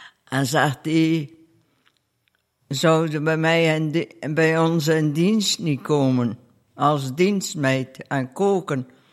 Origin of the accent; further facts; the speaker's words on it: Beernem, Flanders, Belgium; geboren te Beerne. En ben altijd op Sint Joris ten Dessel naar school geweest, tot mijn 14 jaar.